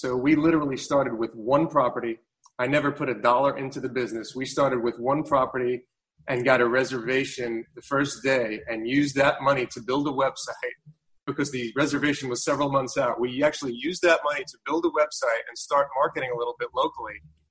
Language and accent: English; New York City, New York, United States; I grew up in New York City and I did the traditional path of go to college